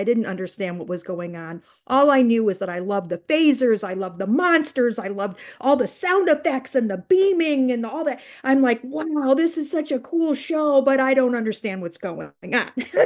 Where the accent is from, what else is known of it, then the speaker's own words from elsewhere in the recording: Glenview, Illinois, United States; also born or lived in Chicago; I grew up in the Chicagoland area. I was born in Chicago and raised in a suburb called Glenview.